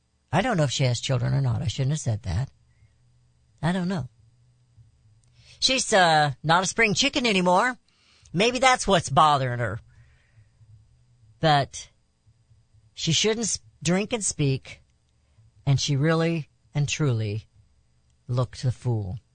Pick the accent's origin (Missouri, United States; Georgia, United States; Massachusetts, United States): Missouri, United States; Raytown; also born or lived in Jamestown, Missouri; I came from Kansas City, moved down in the middle of my freshman year to Jamestown, Missouri. A little bitty town, only had 200 and some people in it.